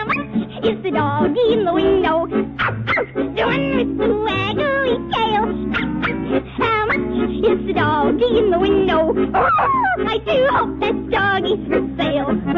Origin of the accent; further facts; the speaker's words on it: Kendallville, Indiana, United States; I'm from Kendallville, Indiana.